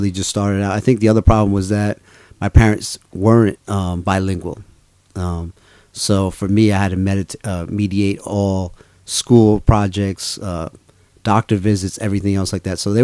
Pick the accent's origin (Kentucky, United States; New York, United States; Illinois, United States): New York, United States; New York City; I grew up in New York City.